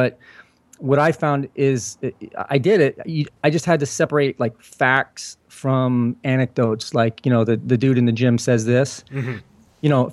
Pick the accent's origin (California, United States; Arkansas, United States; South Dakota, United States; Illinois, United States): California, United States; San Jose; born there; I was born in San Jose area, mm-hmm. and I love the Bay Area.